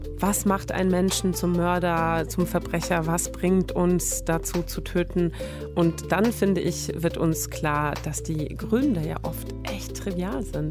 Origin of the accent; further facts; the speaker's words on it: Sweden; ich komme aus Schweden.